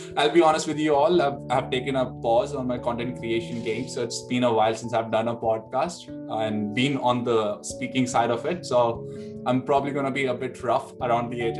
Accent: Delhi, India; moved away as an adult; now in Sydney, Australia; I was born and raised in Delhi, the Dil of India. And in 2019, I decided to pursue my master's in University of Sydney. So I've never been out of India.

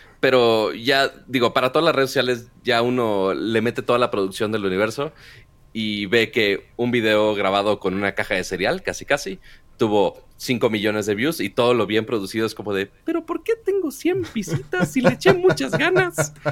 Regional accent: Monterrey, Nuevo León, Mexico; Porque yo soy de Monterrey, la ciudad más fea de Texas.

